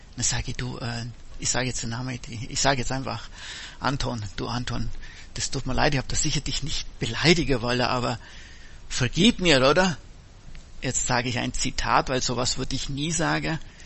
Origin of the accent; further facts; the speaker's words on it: Missen, Bavaria, Germany; Bin aufgewachsen im Oberallgäu, in Missen.